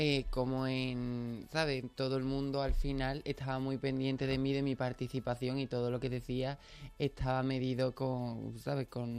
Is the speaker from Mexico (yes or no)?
no; Pilas, Andalusia, Spain; si yo le digo, soy de Pilas, ¿qué conoces de mi pueblo?